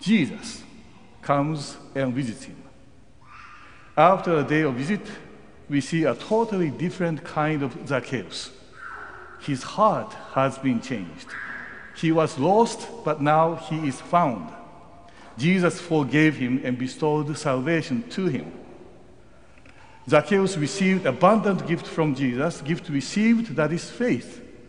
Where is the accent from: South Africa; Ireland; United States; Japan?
Japan; I came from Japan, and Japan is known sometimes with a high moral standard.